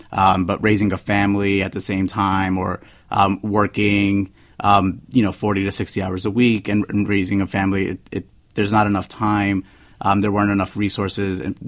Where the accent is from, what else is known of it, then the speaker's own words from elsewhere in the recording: Perth Amboy, New Jersey, United States; We grew up in Perth Amboy, New Jersey, a heavily Hispanic city in New Jersey.